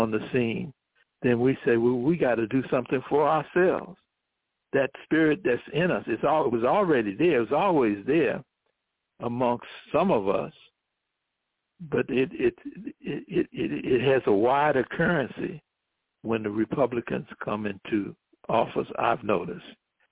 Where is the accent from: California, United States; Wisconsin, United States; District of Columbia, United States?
District of Columbia, United States; Washington; he lived for a long time in my hometown of Washington, D.C.